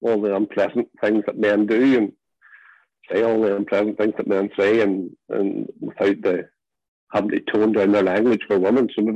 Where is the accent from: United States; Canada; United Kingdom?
United Kingdom; Ballymena, Northern Ireland; I'm Ballymena terms, which is my hometown, obviously.